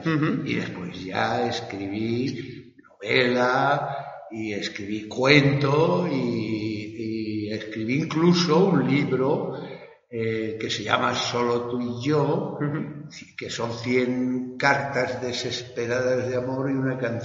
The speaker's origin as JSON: {"language": "Spanish", "town": "Galar", "region": "Navarre", "country": "Spain", "tie": "born or raised there", "said": "como la feria de mi pueblo cuando era pequeño, la feria de Galar"}